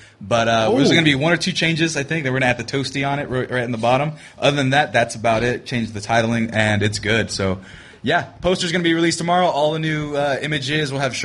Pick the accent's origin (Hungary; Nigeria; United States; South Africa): United States; Fresno, California; it's going to be 1UP Video Games out of Fresno, California, my hometown.